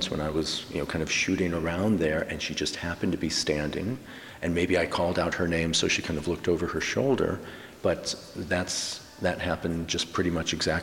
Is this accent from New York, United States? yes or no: no; Indiana, United States; You know, I grew up in Indiana, and so the world came to me through magazines and images, because Indiana didn't look like this.